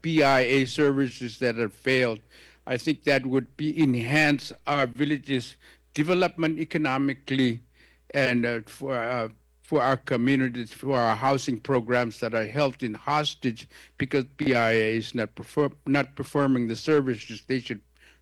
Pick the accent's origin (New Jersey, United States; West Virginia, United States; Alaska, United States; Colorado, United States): Alaska, United States; Barrow; I'm from Barrow, Alaska.